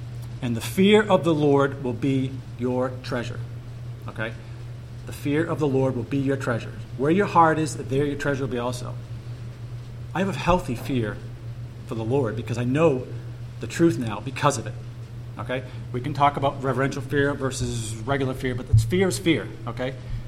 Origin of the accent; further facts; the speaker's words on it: Stowe, Vermont, United States; Bob Brownell, found out that I was from Stowe